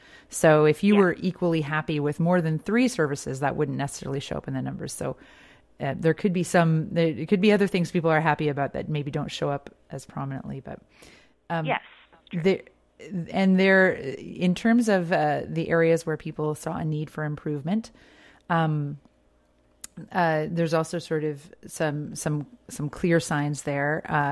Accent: Halifax, Nova Scotia, Canada; I'm a transplant from Halifax, where winter sidewalks are like the bane of everyone's existence

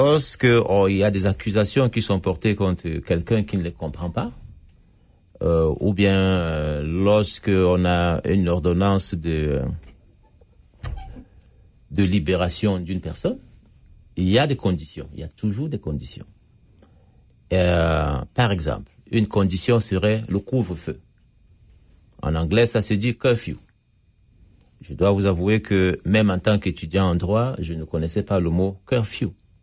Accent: Cameroon; born there; also born or lived in France; Canada en 2007, venant de France. Donc, je suis citoyen français, j'ai passé beaucoup d'années en France, je suis né au Cameroun.

